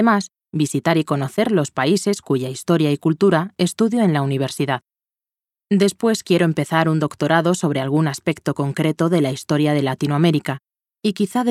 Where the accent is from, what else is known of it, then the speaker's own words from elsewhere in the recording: Spain; Soy española